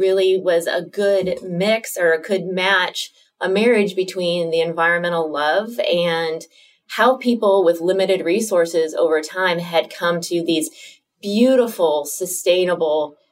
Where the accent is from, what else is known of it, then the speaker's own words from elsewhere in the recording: Iowa, United States; a young woman growing up in Iowa.